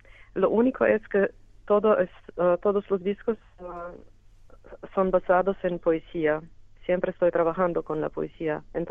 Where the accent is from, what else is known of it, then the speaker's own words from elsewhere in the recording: Krško, Slovenia; born there; Spanish is a second language; Yo nací en una, no en Ljubljana, pero en una ciudad muy pequeña que se llama Krško, y aquí hay una gran comunidad de los gitanos